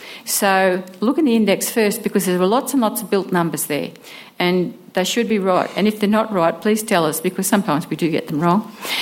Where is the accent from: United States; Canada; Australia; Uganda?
Australia; so I'm Australian.